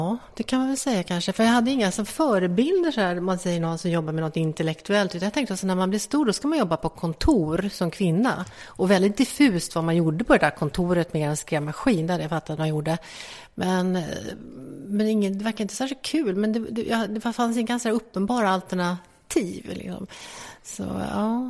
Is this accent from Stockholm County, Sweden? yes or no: yes; Stockholm, Stockholm County, Sweden; Ja, jag började med Mellanhöjden. Och sen Fruängen, och sen så pendlar, kan man säga, mellan dem. Eftersom jag bodde med min farmor och farfar och pappa.